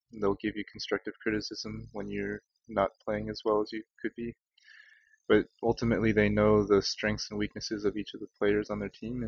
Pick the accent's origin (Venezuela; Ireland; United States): United States; Atlanta, Georgia; I'm from Atlanta, so my favorite team is the Hawks.